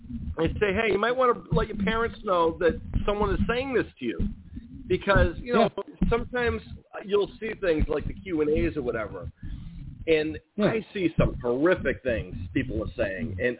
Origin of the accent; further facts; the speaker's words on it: United States; I'm American. I care about other people, too.